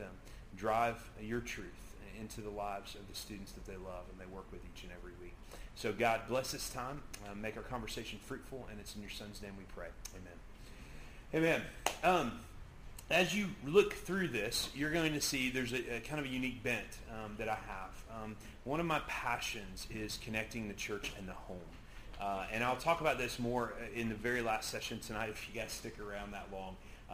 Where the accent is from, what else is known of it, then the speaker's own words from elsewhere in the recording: Salem, Illinois, United States; I grew up in Salem.